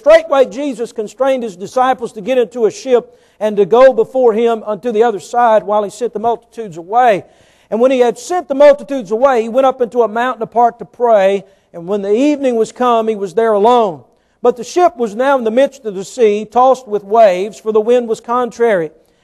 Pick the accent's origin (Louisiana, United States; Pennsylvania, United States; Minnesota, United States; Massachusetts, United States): Louisiana, United States; Growing up in South Louisiana, of course, we're accustomed to storms.